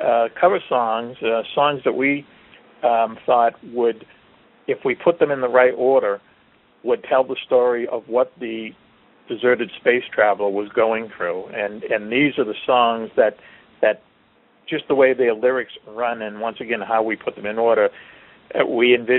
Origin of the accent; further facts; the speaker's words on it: Boston, Massachusetts, United States; And I mean, we're from Boston. We're from Boston.